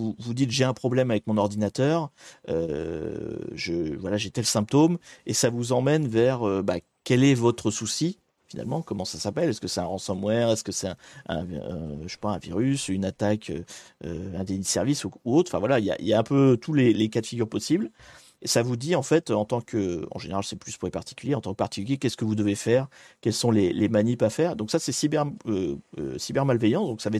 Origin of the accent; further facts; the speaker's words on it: Normandy, France; je suis normand d'origine, donc petite guéguerre normand-breton.